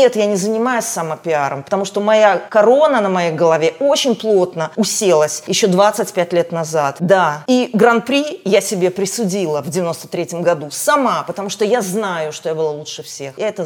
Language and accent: Russian; Belarus